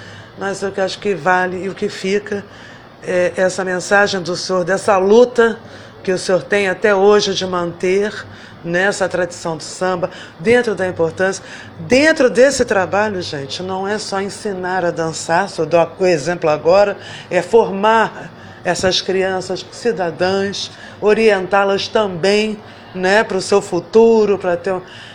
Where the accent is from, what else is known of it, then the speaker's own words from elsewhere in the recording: Minas Gerais, Brazil; Apesar de eu sou ser mineiro, mas eu sou carioca de coração, né?